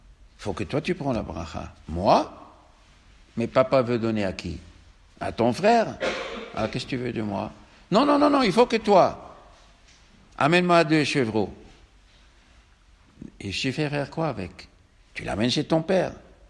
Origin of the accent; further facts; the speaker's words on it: Tunisia; comme on dit chez nous au Tunisien